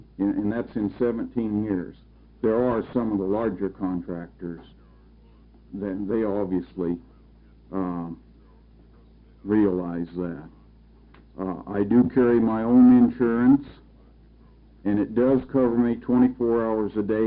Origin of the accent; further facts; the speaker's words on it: Hillsboro, Oregon, United States; I'm from Hillsboro, Oregon.